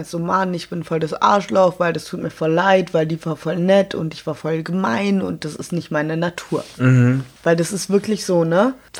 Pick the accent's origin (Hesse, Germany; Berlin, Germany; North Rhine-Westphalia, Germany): Berlin, Germany; ich bin ja Berlinerin